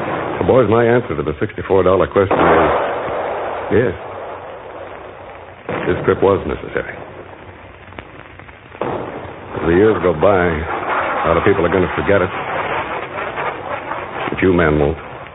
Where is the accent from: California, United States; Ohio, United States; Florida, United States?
Ohio, United States; Chillicothe; I'm from Chillicothe.